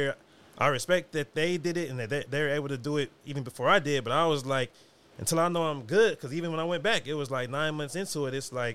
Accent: United States; It's like, growing up in America, you always hear that.

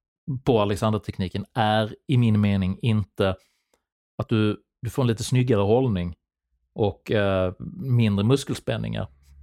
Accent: Sweden; min uppväxt i Sverige.

